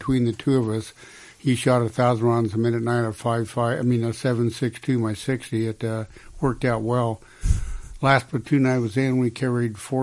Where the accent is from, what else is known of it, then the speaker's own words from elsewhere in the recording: Ronan, Montana, United States; my dad was a carpenter, so we moved quite a bit around, but it was a place called Ronan, Montana, by the Flathead Lake in Montana, where you have the Mission Range